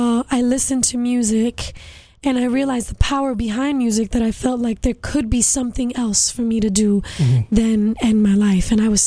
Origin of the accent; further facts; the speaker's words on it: Brooklyn, New York, United States; Well, I'm a Puerto Rican girl from Bushwick, Brooklyn.